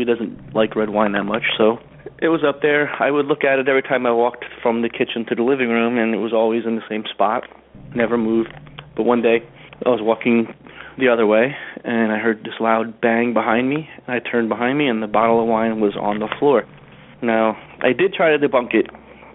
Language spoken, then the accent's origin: English; New Jersey, United States; I'm from New Jersey.